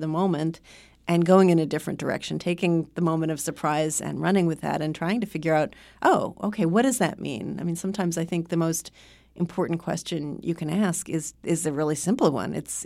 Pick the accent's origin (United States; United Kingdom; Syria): United States; New York City, New York; there was nothing in the sky except for smoke, which is a shocking thing as a New Yorker.